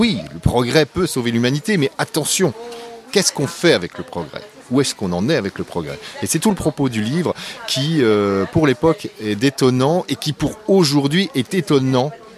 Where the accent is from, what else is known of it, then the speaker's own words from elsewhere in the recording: Grand Est, France; On est Lorrain.